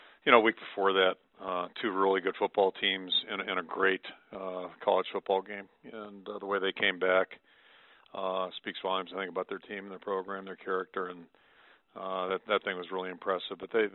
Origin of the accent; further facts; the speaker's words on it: Pittsburgh, Pennsylvania, United States; I grew up in Pittsburgh and came out here